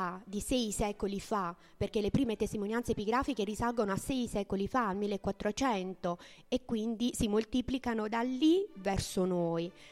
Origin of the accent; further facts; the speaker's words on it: Putignano, Apulia, Italy; di aver presentato quest'opera nel mio paese di origine, di essere riuscita a portare a termine un lavoro del genere appunto a Putignano.